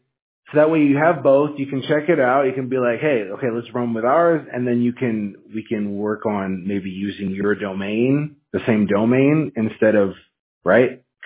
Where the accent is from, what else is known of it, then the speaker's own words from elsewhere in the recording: Washington, United States; Yeah, I'm from Washington State, man. It's cold there, so I'm not used to the heat.